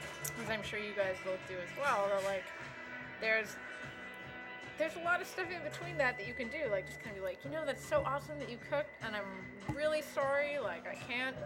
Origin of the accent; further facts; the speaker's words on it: Alberta, Canada; I'm from Alberta, which is a beefy place.